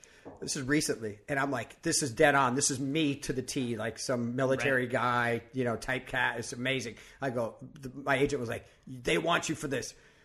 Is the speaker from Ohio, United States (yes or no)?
yes; Cleveland, Ohio, United States; I grew up in Cleveland, Ohio. Didn't grow up with much